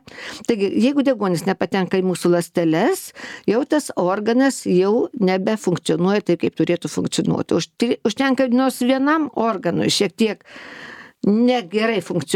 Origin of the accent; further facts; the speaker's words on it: Telšiai, Telšiai County, Lithuania; aš esu iš Telšių, Žemaitė